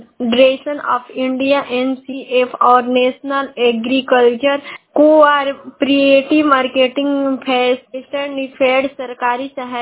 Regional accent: Ballia, Uttar Pradesh, India; और मैं बलिया जिले की निवासी हूँ।

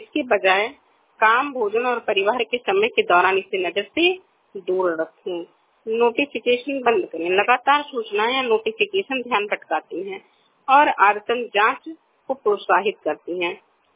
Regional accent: Basti, Uttar Pradesh, India; मैं 32 साल की हूँ, मैं बस्ती आवास विकास से हूँ।

